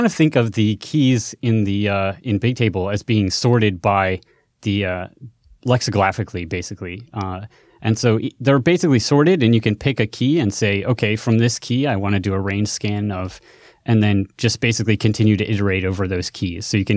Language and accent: English; Maryland, United States; moved away as an adult; now in Japan; I'm originally from Maryland, actually, from the near DC. So, but I moved to Japan about 10 years ago.